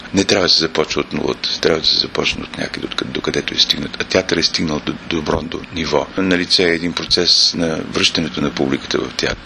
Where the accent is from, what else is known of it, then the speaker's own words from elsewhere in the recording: Veliko Tarnovo, Veliko Tarnovo Province, Bulgaria; Аз, макар че познавам като търновец търновската публика, добре знам